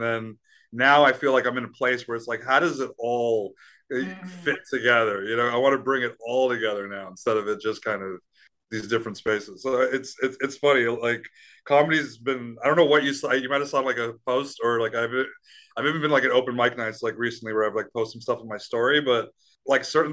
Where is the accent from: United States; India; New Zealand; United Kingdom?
India; So after my accident, so I'm Indian, right? And like, you know, like in Hindu, and we just have like such a really hardcore culture